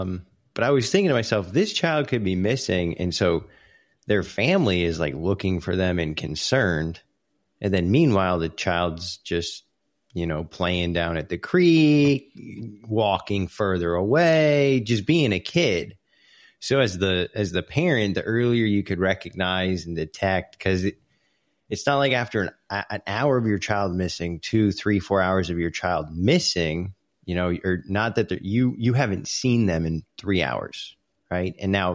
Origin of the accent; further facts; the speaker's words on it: New England, United States; Because I did the same thing growing up in New England, visiting cousins in Vermont.